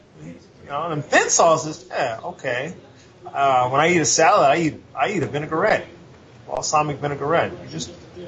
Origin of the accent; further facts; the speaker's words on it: Texas, United States; I'm from Texas. I like to eat barbecue a lot. Like Southern barbecue, and there's not really any up here